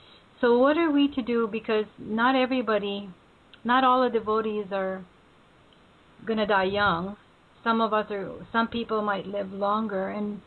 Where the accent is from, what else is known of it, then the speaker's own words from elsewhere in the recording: Philippines; I was raised this way, because I was raised in the Philippines